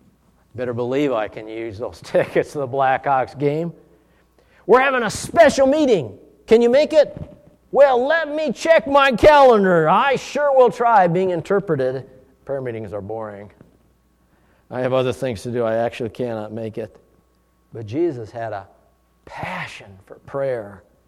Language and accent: English; Duluth, Minnesota, United States; I'm from Duluth, Minnesota. Duluth, Minnesota is like San Francisco. Duluth, Minnesota is built on a hill.